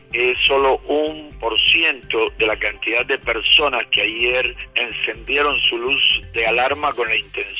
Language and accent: Spanish; Cuba; Cuba somos todos los cubanos